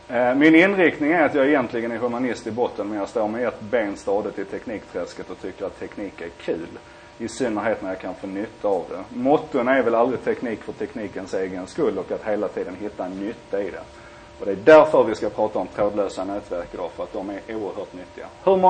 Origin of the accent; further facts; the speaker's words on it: Skåne, Sweden; Jag är skåning, jag är lat.